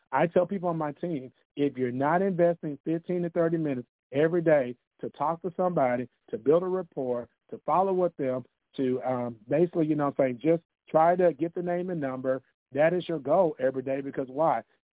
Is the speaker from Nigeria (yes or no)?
no; Texas, United States; Because I'm from Texas, you know anybody else in the state of Texas that pays electricity bill, right?